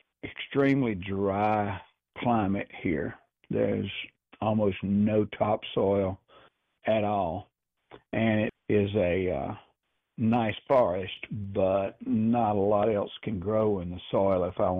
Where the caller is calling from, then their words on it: Normandy, Tennessee, United States; I'm calling you from Normandy, Tennessee.